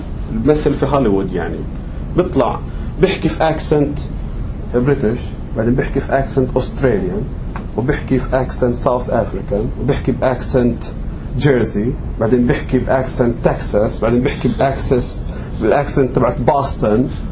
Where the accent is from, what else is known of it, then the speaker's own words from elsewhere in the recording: Palestine; لما انا بدي اجي كفلسطيني مثلا بدي اجي اغني البيات المرجعيه تبعتي